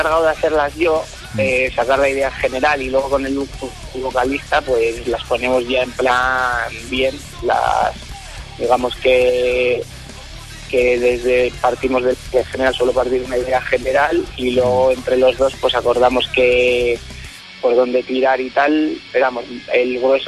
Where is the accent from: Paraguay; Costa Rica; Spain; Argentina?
Spain; Vitoria, Basque Country; Pues bueno, venimos de Vitoria, del País Vasco, Álava, y bueno, pues vamos a donde nos lleve nuestra música